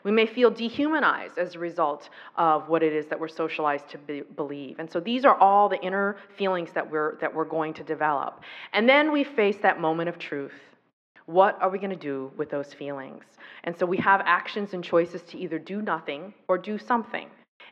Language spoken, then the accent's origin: English; United States; first language Taiwanese; English is a second language; I am the daughter of immigrants. My first language was not English. I grew up speaking Taiwanese and Mandarin Chinese in the home.